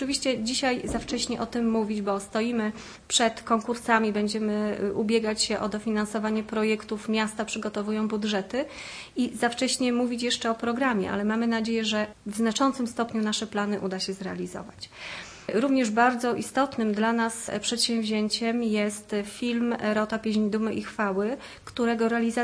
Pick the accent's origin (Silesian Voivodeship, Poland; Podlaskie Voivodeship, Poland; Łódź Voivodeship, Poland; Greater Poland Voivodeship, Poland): Greater Poland Voivodeship, Poland; Poznań; chociaż my poznaniacy uznajmy, że ten rok jemu jest poświęcony